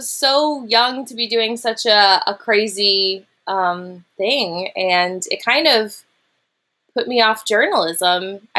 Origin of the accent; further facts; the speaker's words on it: United States; And I was like, why aren't you freaking out? I'm from America. Everybody freaks out all the time.